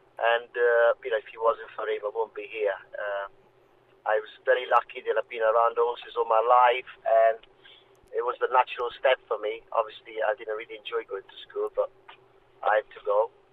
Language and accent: English; Italy; I come from Italy